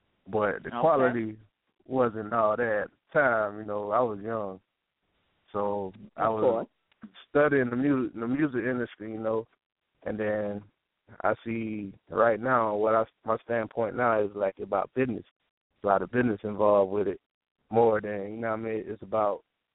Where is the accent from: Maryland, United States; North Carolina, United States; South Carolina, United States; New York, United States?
South Carolina, United States; Manning; No, I'm originally from Manning, but right now I'm located in Sumter